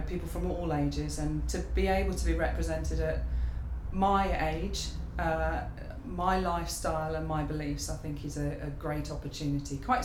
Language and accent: English; Greens Norton, East Midlands, United Kingdom; My birthday is 4462, which makes me a very nice age. And I come from Toaster, which is a village near Toaster called Greens Norton.